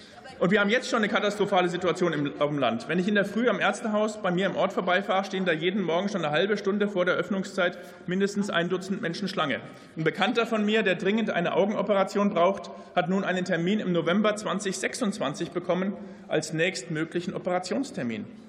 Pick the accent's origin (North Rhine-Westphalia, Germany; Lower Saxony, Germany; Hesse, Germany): Lower Saxony, Germany; Ich mache das mal beispielhaft deutlich an meiner Heimat, der ostfriesischen Halbinsel.